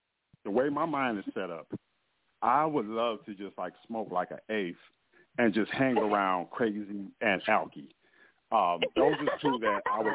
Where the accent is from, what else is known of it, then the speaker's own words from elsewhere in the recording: Oakland, California, United States; I'm from Oakland. I'm from the Bay Area. So we innovative, right?